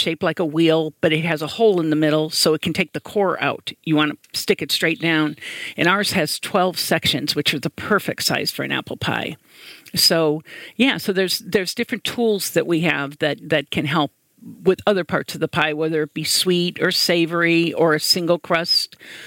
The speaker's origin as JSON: {"language": "English", "region": "Indiana", "country": "United States", "said": "I'm from Indiana, so I'm pretty traditional, I think, and I'm one of 12 children"}